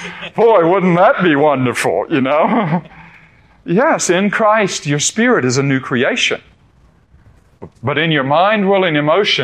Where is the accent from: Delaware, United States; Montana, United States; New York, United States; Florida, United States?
Florida, United States; Daytona Beach; Growing up in Daytona Beach, Florida, and my father an athlete, and back in the 1950s and early 60s, riding down the beach every day, and we lived a few blocks from the beach and always had a dune buggy